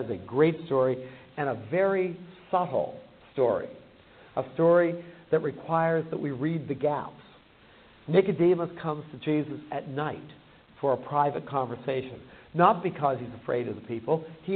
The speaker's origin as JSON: {"language": "English", "town": "Pittsburgh", "region": "Pennsylvania", "country": "United States", "tie": "born there", "said": "I was born in Pittsburgh. Right? My great-grandparents came to Pittsburgh."}